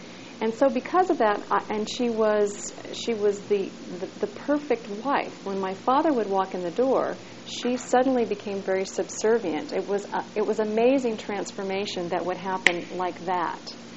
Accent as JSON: {"language": "English", "country": "United States", "said": "I as American, probably know more about Canada than most Americans do, just because my father had a business there."}